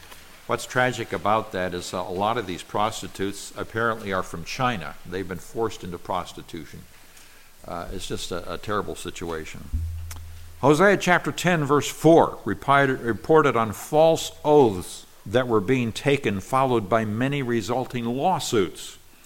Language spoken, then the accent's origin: English; Nigeria; I believe in the nation where I grew up in Nigeria, recently there was a slaughter of, I think it was 120 Christians by Muslim extremists. So some of these people may have even been people that I knew as a child growing up